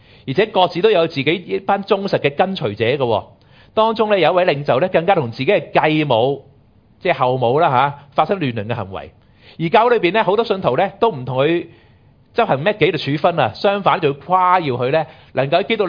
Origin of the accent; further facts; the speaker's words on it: Hong Kong; 我哋香港人